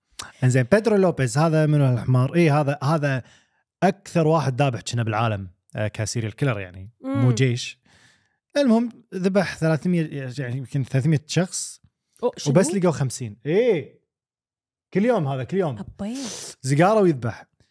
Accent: Iraq; أنا من العراق ما أدري شو تسمونها عندكم

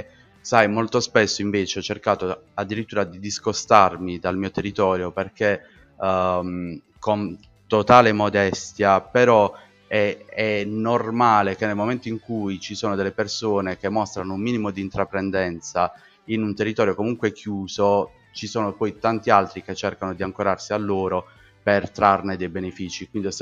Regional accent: Apulia, Italy; ho sempre cercato di non legarmi troppo ad artisti della mia terra

